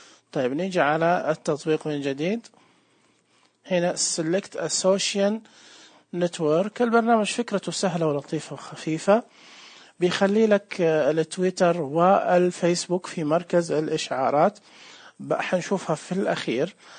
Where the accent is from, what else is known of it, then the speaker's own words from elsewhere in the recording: Saudi Arabia; طبعا أنا سعودي، تمام زي ما أنتم شايفين وسامعين يعني لهجتي